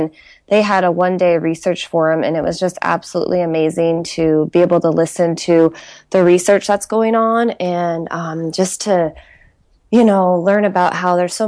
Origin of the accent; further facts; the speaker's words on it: United States; And growing up in the States, we have 4-H clubs, which I know is internationally as well.